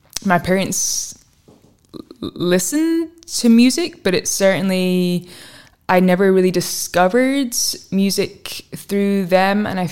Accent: Scotland, United Kingdom; where I grew up in Fife. There is not an amazing music scene there.

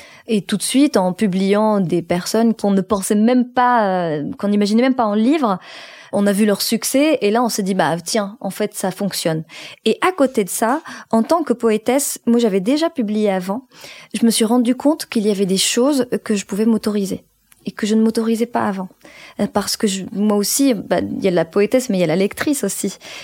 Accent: Morocco; je suis née au Maroc et j'ai grandi au Maroc.

